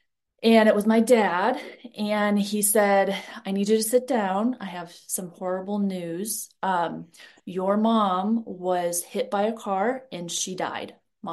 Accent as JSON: {"language": "English", "town": "Cleveland", "region": "Ohio", "country": "United States", "tie": "born or raised there", "said": "and I am originally from Ohio, from about Cleveland area, born and raised, Buckeye fan. And so I lived most of my life in Ohio."}